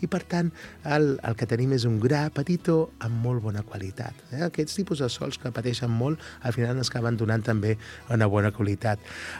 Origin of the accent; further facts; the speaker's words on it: Catalonia, Spain; aquells que som del Penedès